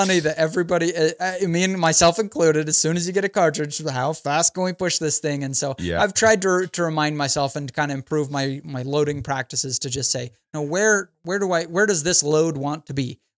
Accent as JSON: {"language": "English", "region": "Idaho", "country": "United States", "moved": "yes", "lives_now": "St. George, United States", "said": "I live in southern Utah now. I'm from Idaho, but I live in southern Utah now."}